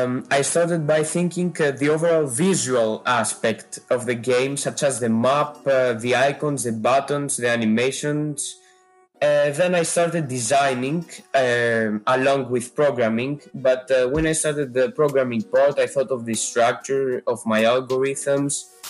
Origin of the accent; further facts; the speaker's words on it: Greece; I come from Greece. I live in Athens and I recently turned 16 years old.